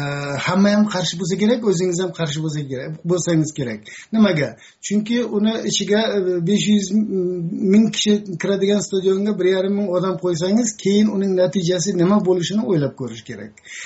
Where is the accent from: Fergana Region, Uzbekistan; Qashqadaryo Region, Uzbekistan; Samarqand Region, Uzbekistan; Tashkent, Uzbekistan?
Fergana Region, Uzbekistan; Fergana; mening o'zimning shahrim 2000-3000 yillik tarixi bor Farg'ona shahrim qadriyatliroq emasmi menga?